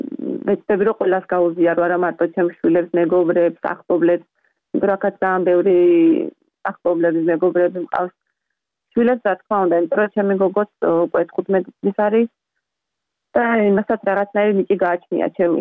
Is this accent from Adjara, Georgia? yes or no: yes; Batumi, Adjara, Georgia; moved away; ზღვის ქალაქში გავიზარდე, ბათუმში გავიზარდე